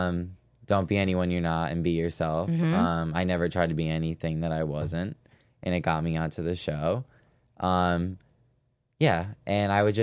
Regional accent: Connecticut, United States; I'm from Connecticut, and we're going to Mohegan Sun.

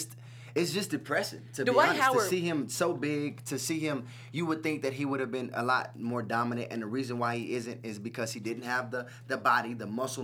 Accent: Houston, Texas, United States; I mean, hey, you can say whatever you want to say, but like I said, I'm from Houston.

